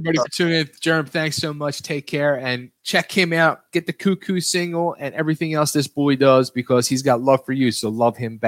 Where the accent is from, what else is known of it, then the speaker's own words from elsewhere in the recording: Upper Darby, Pennsylvania, United States; now in Nashville, United States; I'm originally from Upper Darby, but my family is all South Philly. Man, much love to you all, man. I miss you all. I'm down here in Nashville